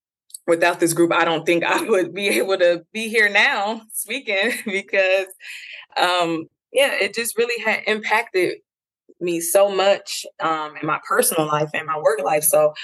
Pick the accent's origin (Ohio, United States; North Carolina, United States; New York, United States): Ohio, United States; Dayton; now in Columbus, United States; I'm from Dayton, Ohio, and I grew up in a small town, and I moved to Columbus in April 2021 after I had my son.